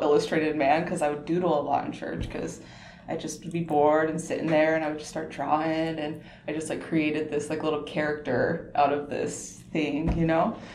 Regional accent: Las Vegas, Nevada, United States; And I'm born and raised in Las Vegas, so it's great.

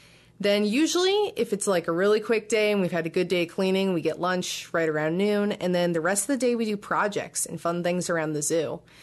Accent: Ohio, United States; So I am from Ohio originally.

